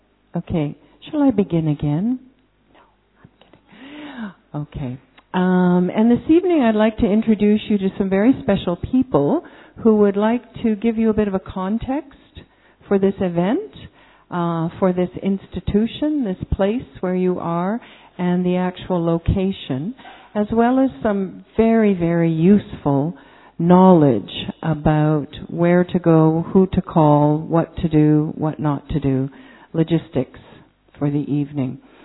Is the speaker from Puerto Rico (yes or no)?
no; Canada; I'm from Canada.